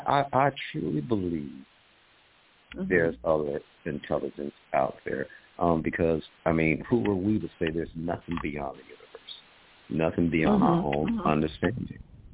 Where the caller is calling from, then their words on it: Atlanta, Georgia, United States; I'm calling from Atlanta, Georgia